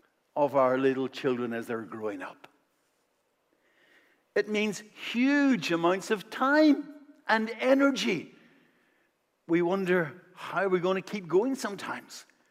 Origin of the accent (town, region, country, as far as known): Northern Ireland, United Kingdom; born or raised there